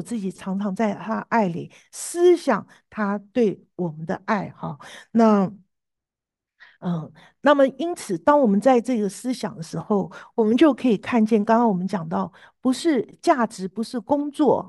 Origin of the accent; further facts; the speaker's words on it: Taiwan; 我们这个从台湾来的，从来没经历过下雪啊